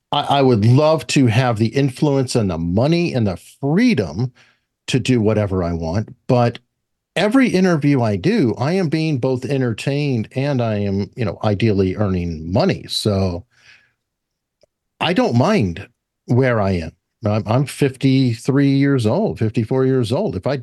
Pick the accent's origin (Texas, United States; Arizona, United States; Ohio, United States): Arizona, United States; Tucson; I just said I grew up in Arizona. I lived on a ranch and we raised goats and I would milk goats twice a day, but I also went to the richest school in Tucson, Arizona